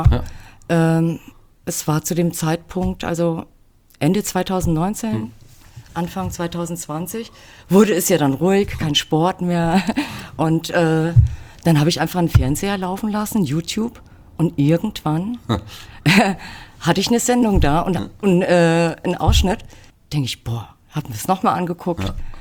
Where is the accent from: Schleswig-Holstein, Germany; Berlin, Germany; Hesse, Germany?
Hesse, Germany; Großenlüder; also born or lived in Fulda; Also ich bin in Fulda geboren und in Großenlüdermüß aufgewachsen … Mein Leben fand halt derzeit auch oder fand immer in und um Fulda